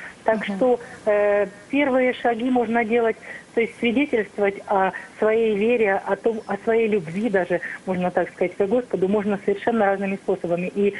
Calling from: Moscow, Russia; я звоню из Москвы.

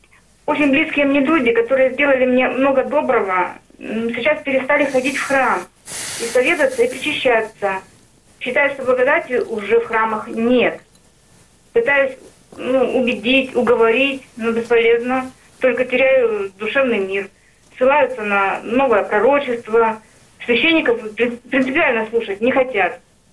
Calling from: Cherepovets, Vologda Oblast, Russia; Вот это я из Череповца, Вологодской области.

